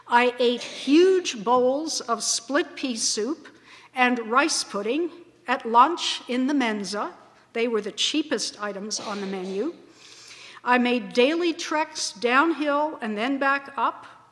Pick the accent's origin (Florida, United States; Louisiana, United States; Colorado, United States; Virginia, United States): Virginia, United States; Harrisonburg; I grew up here in Harrisonburg, which is a very tiny city, if we call it a city, and I had no interest whatsoever, zero, in going to live in some big metropolis.